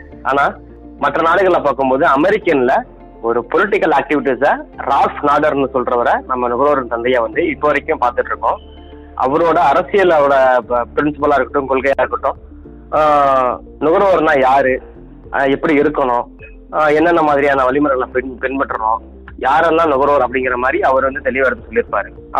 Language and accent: Tamil; Erode, Tamil Nadu, India; என்னோட சொந்த ஊர் ஈரோடு.